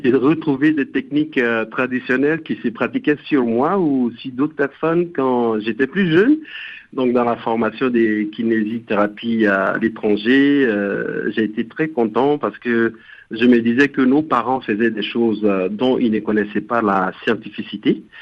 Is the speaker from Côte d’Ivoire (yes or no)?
yes; Côte d’Ivoire; Il y a des régions chez nous en Côte d'Ivoire où des gens sont initiés pour faire des massages